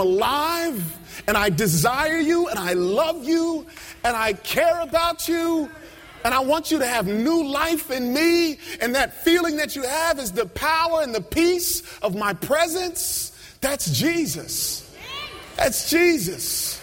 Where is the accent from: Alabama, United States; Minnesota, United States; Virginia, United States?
Virginia, United States; now in New York City, United States; And growing up in Virginia, it was my dream and excitement to come to the big city, to be in New York.